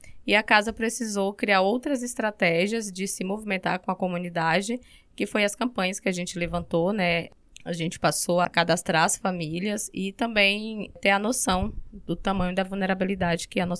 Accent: Northeast Region, Brazil; Sou nordestina, sou educadora popular

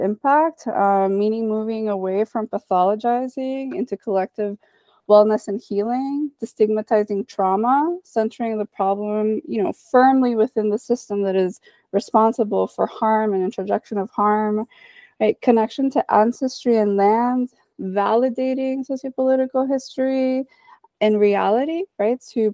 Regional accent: Dominican Republic; I'm from the Dominican Republic. Those things are super important culturally, as well as food and other things.

